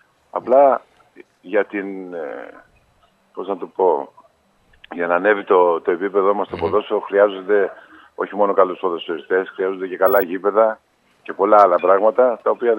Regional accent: Kalamata, Peloponnese, Greece; Η επανάσταση του 1821 ξεκίνησε από την πατρίδα μου την Καλαμάτα, που γιορτάζει σήμερα.

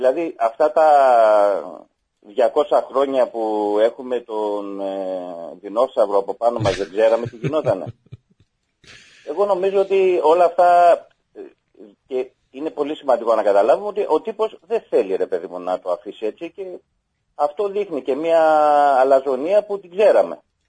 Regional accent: Cyprus; είμαι από Κύπρο.

